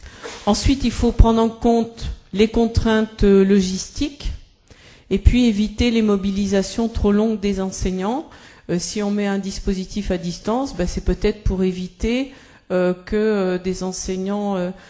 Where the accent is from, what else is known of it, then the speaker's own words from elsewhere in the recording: France; on n'est pas là pour aller faire du push parce qu'on est français